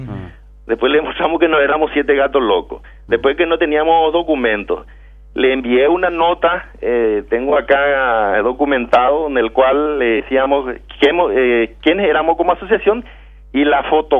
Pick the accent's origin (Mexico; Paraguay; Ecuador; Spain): Paraguay; Así como nosotros, como paraguayos, pagamos nuestros impuestos. Nuestras ganancias se quedan acá.